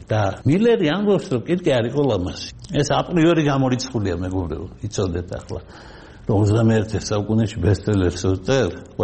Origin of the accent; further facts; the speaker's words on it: Batumi, Adjara, Georgia; მე ბათუმელი ვარ